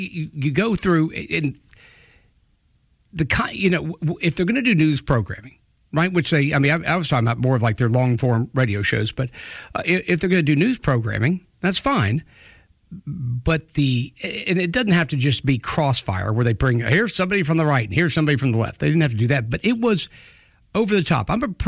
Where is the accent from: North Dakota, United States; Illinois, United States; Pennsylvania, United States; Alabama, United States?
Alabama, United States; Mobile; also born or lived in South Florida; as a kid here, I moved from South Florida, moved to Mobile in late 1970s.